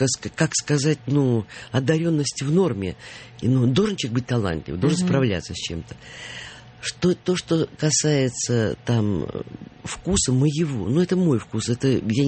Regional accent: Saint Petersburg, Russia; now in Moscow, Russia; я как питерский человек, я еще не стала москвичкой до такой степени, чтобы ослепнуть и ассимилироваться

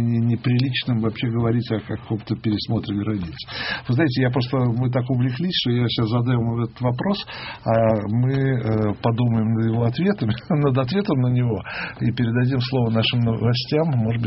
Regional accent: Lviv, Lviv Oblast, Ukraine; born there; Я родился во Львове, кстати.

